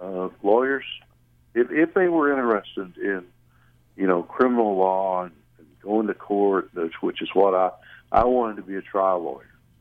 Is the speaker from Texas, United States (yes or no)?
yes; Plainview, Texas, United States; also born or lived in Waco, Texas; Well, I was born in Waco, Texas, and then my family moved out to the panhandle of Texas in an area, you know, between Amarillo and Lubbock. Part of my high school was in grade school, was in Plainview, Texas.